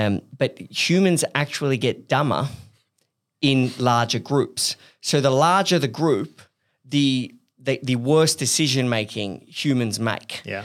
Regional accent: Paris, Île-de-France, France; You know, I went to Paris, like, I grew up in Paris.

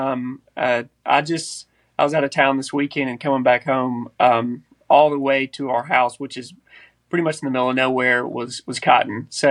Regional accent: Somerville, Tennessee, United States; So I grew up in West Tennessee in a rural town, Somerville, Tennessee, which is probably an hour east of Memphis.

